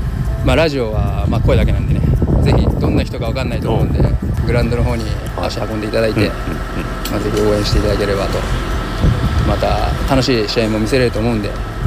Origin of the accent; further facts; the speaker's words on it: Chiba, Japan; 出身は千葉県です。